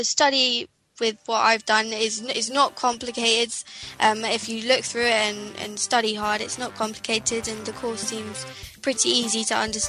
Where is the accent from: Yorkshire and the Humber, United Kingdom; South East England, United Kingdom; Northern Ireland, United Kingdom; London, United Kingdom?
South East England, United Kingdom; I'm on the 6129 plumbing course and I'm from East Sussex.